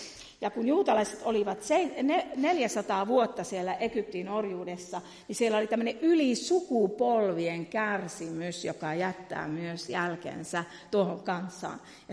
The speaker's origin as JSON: {"language": "Finnish", "region": "Kainuu", "country": "Finland", "said": "erään kerran vierailla tuolla Kainuussa, minähän tuun Kainuusta, niin kuin varmaan jo murteista huomannut."}